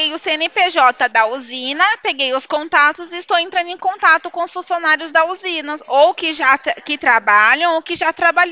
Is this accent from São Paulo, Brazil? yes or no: yes; Araras, São Paulo, Brazil; da cidade de Araras